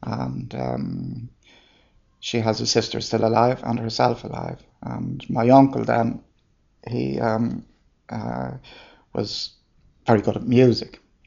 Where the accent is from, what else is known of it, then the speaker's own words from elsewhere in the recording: Cartubber, County Roscommon, Ireland; born there; also born or lived in Mullingar; I was born in Cartubber, outside Carrick and Shannon in Roscommon.